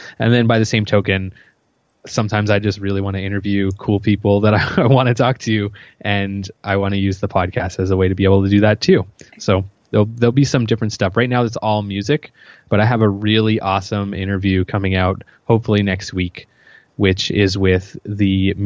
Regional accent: Yarmouth, Nova Scotia, Canada; I'm from Yarmouth, which is in Nova Scotia.

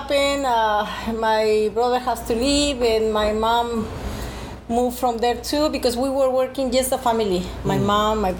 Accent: Guadalajara, Jalisco, Mexico; moved away; first we came from Mexico, from Guadalajara. It's 32 years ago.

